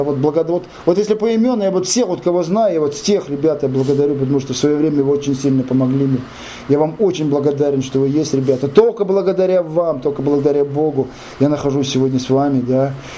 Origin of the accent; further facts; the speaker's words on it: Ufa, Bashkortostan, Russia; now in Moscow, Russia; А вот сижу, ребят, я все равно ваш, я уфимский, никуда я не денусь.